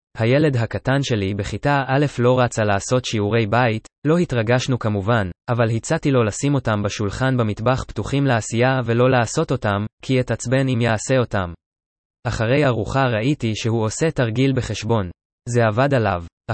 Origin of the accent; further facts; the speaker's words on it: Haifa, Haifa District, Israel; גדלתי בשכונת דניה בחיפה, שכונה של עשירים, אך אנחנו היינו יותר מעני דניה